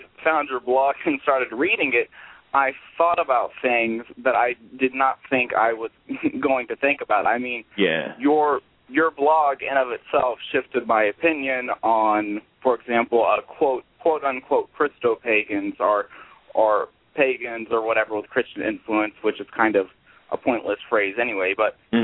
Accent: Fort Worth, Texas, United States; born there; now in Denton, United States; I am from, I was born in Fort Worth. I went to 5 high schools. I've been all over the state and all over the country. But right now I'm living in, Denton, Texas.

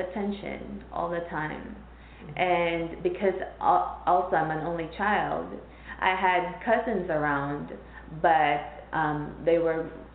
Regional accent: Philippines; I grew up in the Philippines without my mom and without my stepdad and without my biological father. My grandparents raised me and my youngest aunt raised me.

